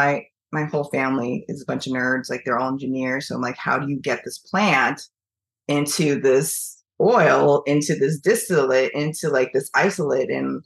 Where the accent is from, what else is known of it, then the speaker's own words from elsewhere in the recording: Eugene, Oregon, United States; English is a second language; I grew up in Eugene, and it was really interesting that the folks that kind of took us under their wing, like taught my parents English, babysat me, helped us acclimate to American culture